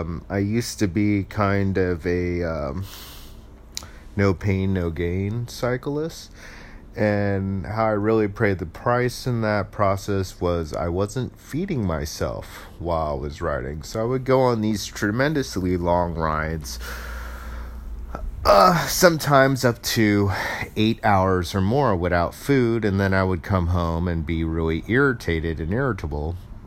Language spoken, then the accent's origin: English; Alameda, California, United States; So where I grew up in Alameda, there's a long cycling history.